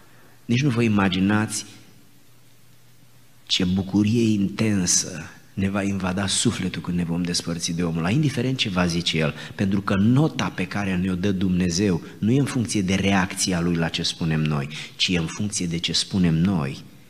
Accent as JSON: {"language": "Romanian", "country": "Romania", "said": "Chiar dacă suntem români"}